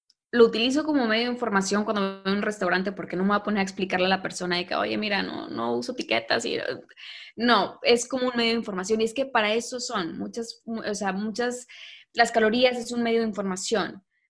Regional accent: Nuevo León, Mexico; se fue dando de forma natural, digo, como persona regia, donde hay carnes asadas, pues, seguido.

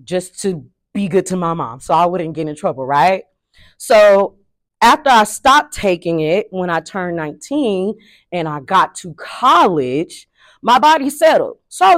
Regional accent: Fort Worth, Texas, United States; now in Oklahoma, United States; I'm from Fort Worth, Texas. So this was all going on before I even moved to Oklahoma.

